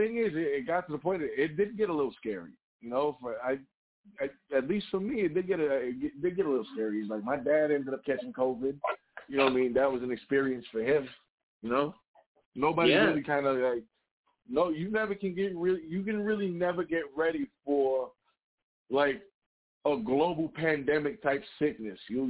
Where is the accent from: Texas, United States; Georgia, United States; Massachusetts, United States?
Massachusetts, United States; Fall River; I'm from Fall River, Massachusetts, the great state of Mass. That's pretty much as East Coast has, I guess, the original of the 13 colonies, people. I still have family out there.